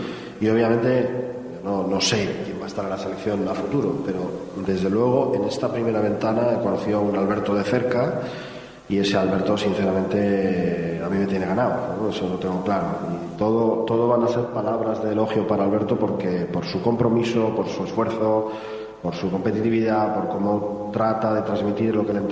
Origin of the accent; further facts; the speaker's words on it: Spain; yo soy de España.